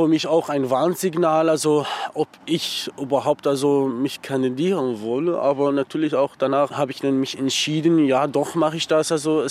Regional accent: Syria; German is a second language; now in Magdeburg, Germany; Ich komme ursprünglich aus Syrien. Fühle ich mich mittlerweile als Magdeburger, schon seit Jahren.

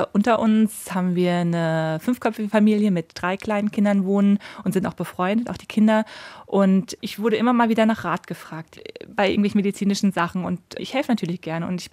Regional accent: Munich, Bavaria, Germany; Ich vermisse München an sich schon viele Dinge, weil das einfach meine Heimat war.

